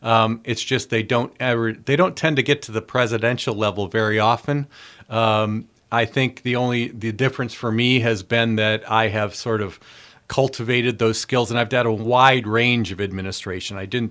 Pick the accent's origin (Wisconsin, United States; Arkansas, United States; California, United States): Wisconsin, United States; Monroe; also born or lived in Racine; So I'm originally from southern Wisconsin. I was born in Racine, Wisconsin, raised in Monroe near Madison.